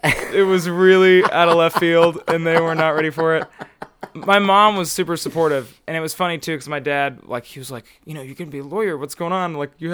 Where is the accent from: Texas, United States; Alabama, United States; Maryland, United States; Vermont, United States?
Texas, United States; Arlington; born there; also born or lived in College Station; I was born in Arlington, outside of Dallas.